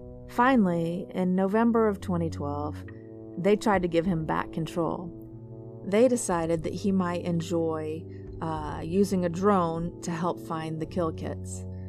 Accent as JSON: {"language": "English", "region": "Indiana", "country": "United States", "tie": "born or raised there", "said": "as Indiana is my home state and Fort Wayne is near my hometown, I have to let you Hoosiers know"}